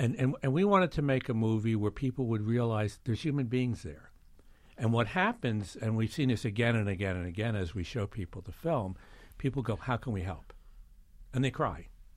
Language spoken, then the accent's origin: English; Newburgh, New York, United States; When I was growing up in Newburgh, Life magazine called Newburgh the All-American City.